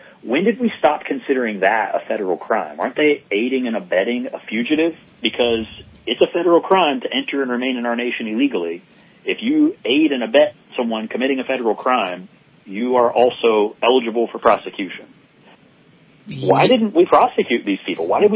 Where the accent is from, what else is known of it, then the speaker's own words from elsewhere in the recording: Florida, United States; Yeah, I grew up in Florida, and most people, they develop this image of palm trees and the beach, but the part of Florida I grew up in, we jokingly call Lower Alabama in North Florida.